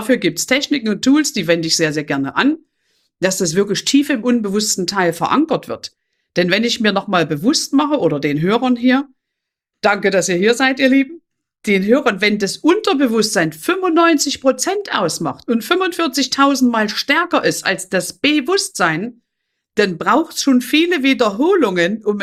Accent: Saxony, Germany; ich komme aus Sachsen, da redet man so

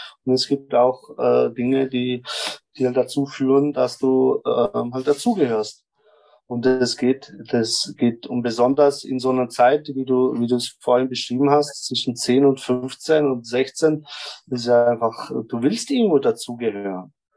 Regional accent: Germany; now in Vienna, Austria; Ich komme aus Deutschland hierher

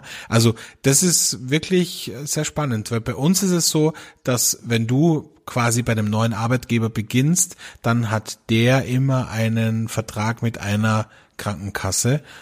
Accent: Velden, Carinthia, Austria; ich habe früher bei uns in Felden, wo ich aufgewachsen bin, immer in den Sommerferien in Hotels und Restaurants gejobbt

